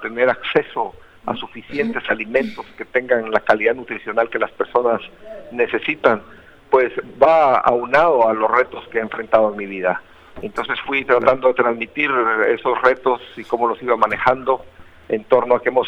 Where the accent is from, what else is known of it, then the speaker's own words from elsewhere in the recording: Guatemala; now in Montreal, Canada; Yo soy de Guatemala, exactamente, y trabajo en la Universidad McGill en Montreal, Canadá.